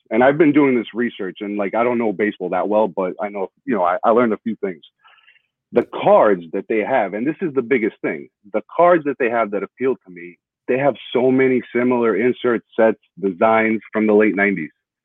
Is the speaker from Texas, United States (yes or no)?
no; New York, United States; I'm from New York, so I'm a huge Knicks fan growing up.